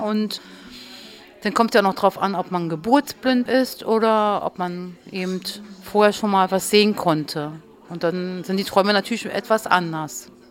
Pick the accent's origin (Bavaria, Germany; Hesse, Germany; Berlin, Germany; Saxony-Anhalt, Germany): Berlin, Germany; ich komme auch aus Berlin. Und ja, ich habe mal in Neukölln gewohnt, jetzt wohne ich in Charlottenburg.